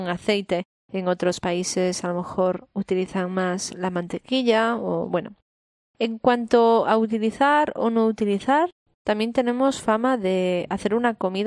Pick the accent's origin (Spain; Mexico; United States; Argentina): Spain; Galicia; aunque fuese una empanada como buena gallega